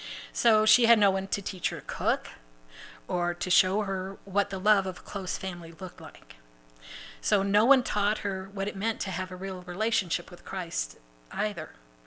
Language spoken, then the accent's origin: English; Phoenix, Arizona, United States; also born or lived in Winnipeg, Canada; So I was born on September 12, 1960, in a suburb of Winnipeg, Manitoba, Canada. In 1964, just before my fourth birthday, we emigrated from Canada to Phoenix, Arizona.